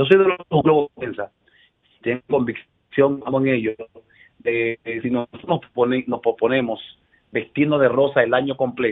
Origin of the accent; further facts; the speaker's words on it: Dominican Republic; como sociedad y como médico y como dominicano